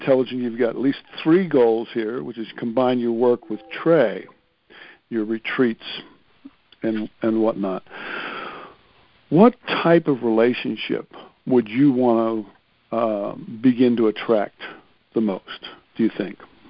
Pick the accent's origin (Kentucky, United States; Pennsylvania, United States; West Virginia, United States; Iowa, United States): Pennsylvania, United States; Philadelphia; I grew up in Philadelphia.